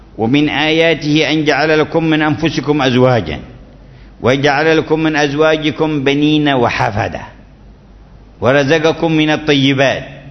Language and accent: Arabic; Yemen; من بعض المناطق عندنا في اليمن